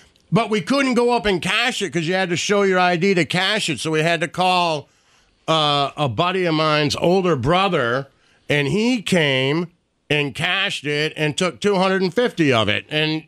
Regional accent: Detroit, Michigan, United States; Well, I'm from Detroit originally, and, you know, similar story. I grew up probably about 2 miles away from the horse track in Detroit

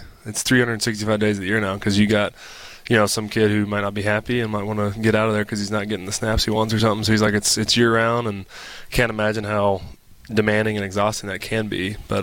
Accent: Georgia, United States; I'm happy to be back in my home state of Georgia, near family, playing for the team I grew up watching.

